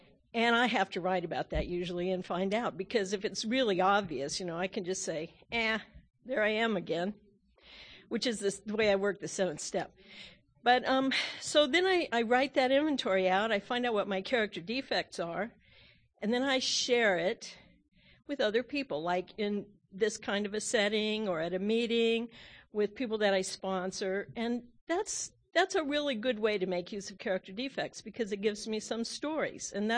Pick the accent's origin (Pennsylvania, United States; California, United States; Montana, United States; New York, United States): Montana, United States; Missoula; from Missoula. I'm a recovering compulsive overeater. Missoula's in Montana